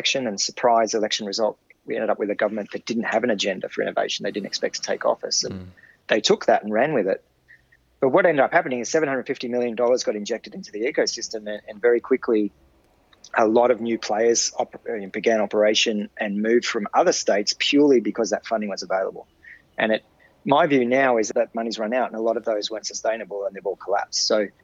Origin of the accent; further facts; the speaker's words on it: Sydney, New South Wales, Australia; I spent most of my life growing up in Sydney